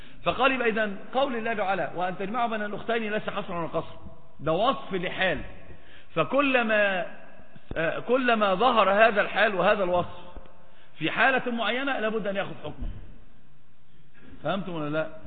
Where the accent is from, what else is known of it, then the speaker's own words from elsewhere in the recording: Egypt; أصلا عندنا في مصر برضو نفس الحكاية